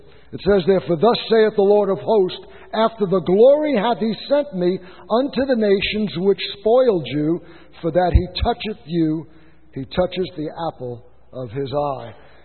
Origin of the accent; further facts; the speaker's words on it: New York, United States; Interesting, growing up in New York as a half-Jew, half-Italian, I can remember a freshman baseball.